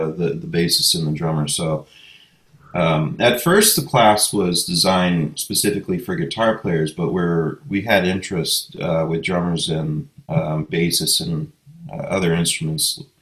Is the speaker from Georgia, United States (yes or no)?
no; Maine, United States; moved away as an adult; I'm from Northern Maine, so before I moved to Western Massachusetts, which was 2007, I want to say, I played in a lot of blues bands as either a guitar player or a drummer.